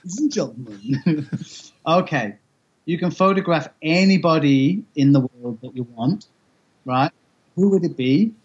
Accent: Wales, United Kingdom; I'm Welsh.

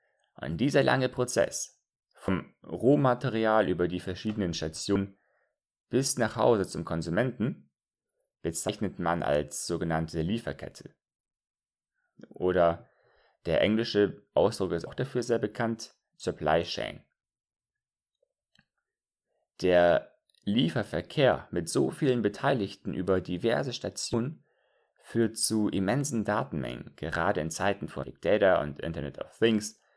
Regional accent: Northern Germany, Germany; now in Hamburg, Germany; Als Norddeutscher bin ich nur einige Kilometer von einem Überseehafen aufgewachsen, also einem großen Hafen. Und jetzt lebe ich beruflich bedingt in der großen Hafenstadt Hamburg.

